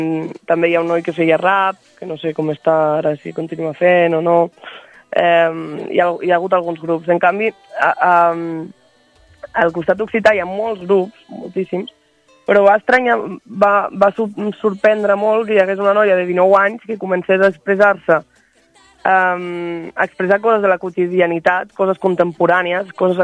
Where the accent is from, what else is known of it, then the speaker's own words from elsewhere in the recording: Catalonia, Spain; first language Aranese; Catalan is a second language; jo he crescut sempre amb un clima, vull dir, la meva llengua amb la que he après a escriure, a llegir, a parlar, ha sigut l'aranès, A l'escola sempre amb aranès, amb la família, la part del meu pare amb aranès, companys amb aranès, vull dir que és una llengua habitual per mi.